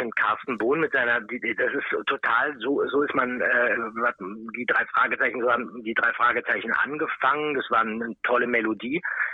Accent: Berlin, Germany; Olli kommt aus Berlin, ich komme auch aus Berlin.

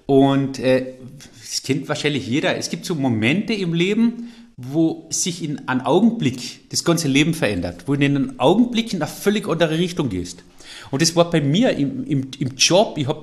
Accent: Carinthia, Austria; Und an dem müssen wir arbeiten als Kärntner.

